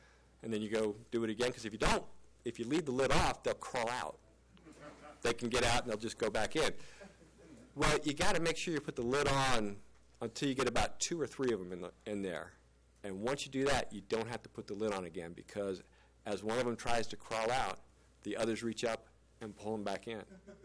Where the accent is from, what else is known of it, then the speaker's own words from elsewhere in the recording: Maryland, United States; I'm from Maryland. I grew up in Maryland. And we go crabbing in Maryland.